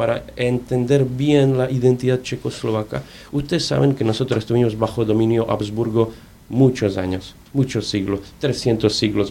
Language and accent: Spanish; Argentina; son conscientes, somos argentinos, pero argentinos por lo político